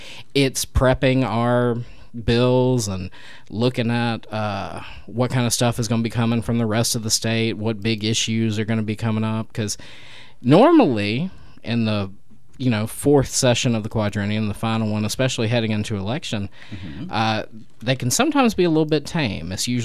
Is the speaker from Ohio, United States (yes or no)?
no; Opelika, Alabama, United States; I grew up in Opelika. We're right there next to Georgia.